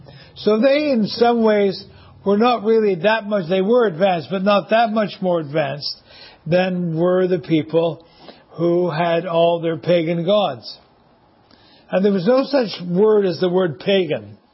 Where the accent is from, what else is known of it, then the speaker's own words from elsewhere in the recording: Quebec, Canada; When I grew up in Quebec